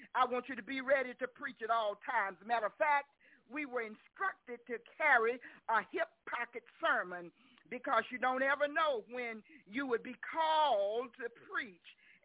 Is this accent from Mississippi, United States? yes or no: yes; Mississippi, United States; growing up in Quinn's Temple Church of God in Christ here in Mississippi